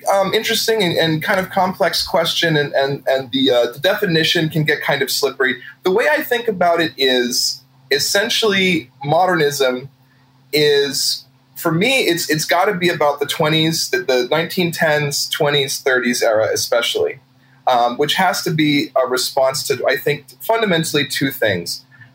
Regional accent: New England, United States; now in New Orleans, United States; So I live in New Orleans. I've been here for a couple of years. Absolutely love it. I'm originally from New England.

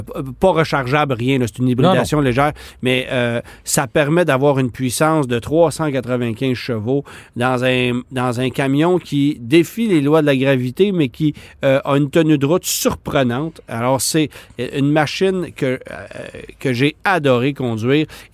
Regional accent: Canada; Mais chez nous, au Canada

